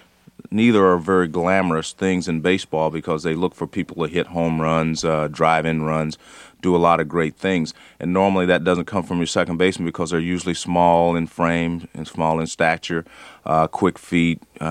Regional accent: California, United States; born or raised there

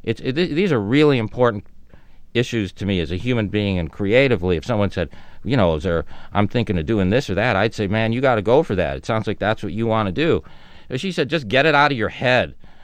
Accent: Tucson, Arizona, United States; now in Los Angeles, United States; I grew up in Tucson, Arizona. I don't come from any show business background.

